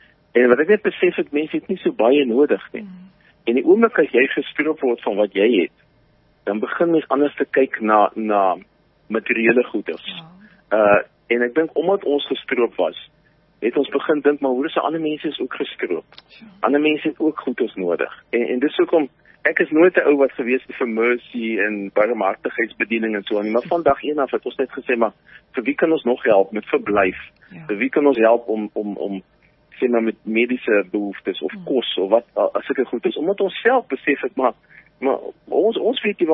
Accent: Paarl, Western Cape, South Africa; now in Ukraine; ek het in die Parel groot geword en ek is in 95 in Oekraïne in.

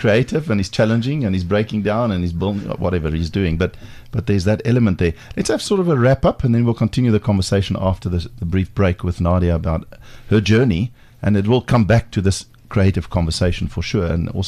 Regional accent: Johannesburg, Gauteng, South Africa; I mean, we're from South Africa for what it's worth. Johannesburg, in fact, the Golden City, broadcasting here on Cliff Central.

